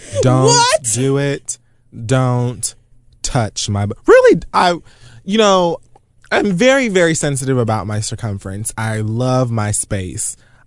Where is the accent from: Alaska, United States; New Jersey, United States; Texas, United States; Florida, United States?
Florida, United States; It's just a thing that I do. I'm from Miami-Dade County.